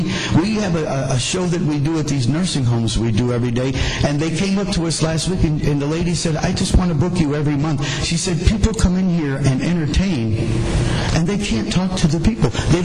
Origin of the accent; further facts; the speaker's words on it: Nashville, Tennessee, United States; We're from Nashville, Tennessee.